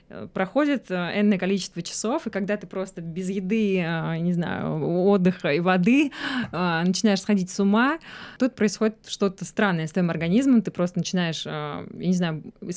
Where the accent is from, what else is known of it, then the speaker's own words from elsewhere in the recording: Cheboksary, Chuvashia, Russia; also born or lived in Samara / Moscow; now in Australia; я вообще родом из Чебоксара, он из Самары. Это вообще третий переезд в моей жизни, потому что сначала я переехала в Самару из Чебоксар, потом из Самары в Москву, и вот сейчас в Австралию.